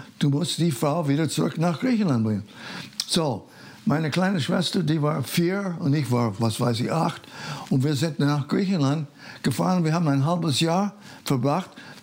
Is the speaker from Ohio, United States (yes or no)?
yes; Ashland, Ohio, United States; also born or lived in Lorain; Das ist in Ohio, Bundesstaat Ohio, was am Eriesee ist, Lorain, Ohio. Und da bin ich dann sind meine Eltern umgezogen nach einer anderen kleinen Stadt, Ashland.